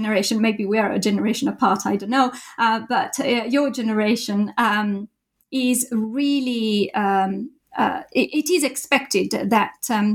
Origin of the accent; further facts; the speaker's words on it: Italy; also born or lived in Japan; now in Cambridge, United Kingdom; I did my PhD in Italy, my home country